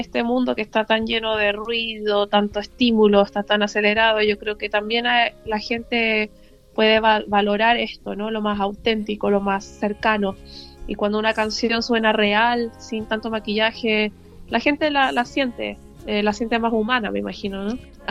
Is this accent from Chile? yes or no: yes; Chile; moved away; Mi tierra natal, que es Chile, y esta nueva tierra que me ha acogido desde ya casi 15 años.